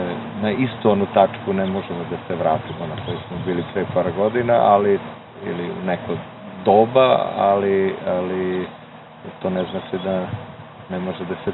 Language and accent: Serbian; Budapest, Hungary; dolazim iz Budimpešte.